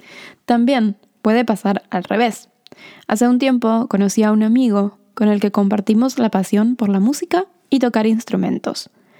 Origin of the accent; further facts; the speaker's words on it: Argentina; also born or lived in Norway / Sweden / United States / Denmark; Soy argentina, ya que siento que el país en el que nacimos suele decir mucho de nosotros. Pero también puedo decir, o podría decir, Noruega, Suecia, Estados Unidos y Dinamarca, porque son países donde viví.